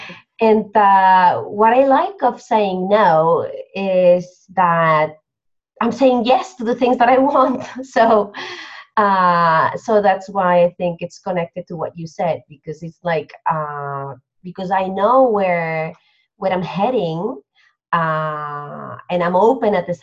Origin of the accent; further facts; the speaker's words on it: Barcelona, Catalonia, Spain; from Barcelona.